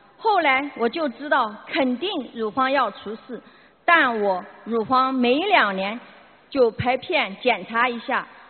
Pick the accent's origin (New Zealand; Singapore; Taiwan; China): China; 我很骄傲，我是个中国人